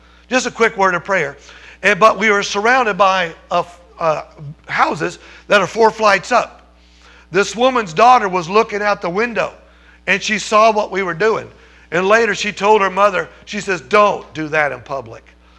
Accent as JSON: {"language": "English", "country": "United States", "said": "I'm from America, where you're expected to do a certain amount of work for a certain amount of money, and you're expected to get results."}